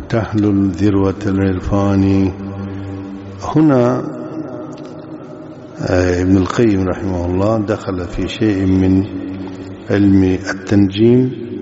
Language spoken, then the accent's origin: Arabic; Afghanistan; إلى الآن هكذا مثل عندنا في أفغانستان